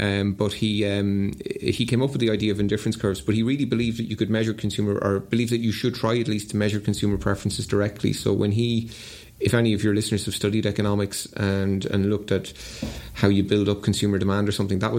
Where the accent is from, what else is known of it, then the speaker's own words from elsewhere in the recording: Ireland; I started off very interested in the psychology of recessions growing up in Ireland in the 80s.